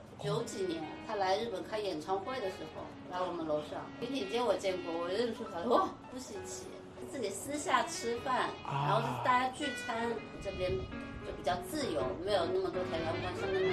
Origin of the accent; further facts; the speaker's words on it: Shanghai, China; moved away as an adult; now in Japan; 我也是上海人。